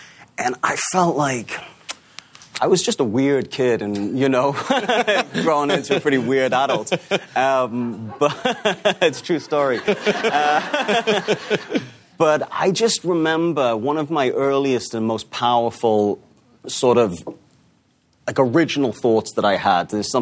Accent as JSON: {"language": "English", "town": "Newcastle", "region": "North East England", "country": "United Kingdom", "tie": "born or raised there", "said": "You know, I grew up in Newcastle, like you said, which is."}